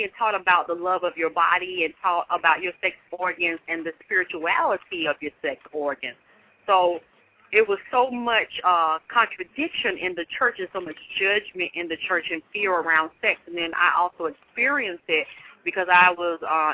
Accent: Atlanta, Georgia, United States; Well, I'm from Atlanta, Georgia, and I grew up in a very religious home.

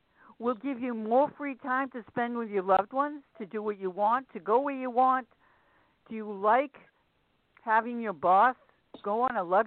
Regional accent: Massachusetts, United States; And I'm from Massachusetts.

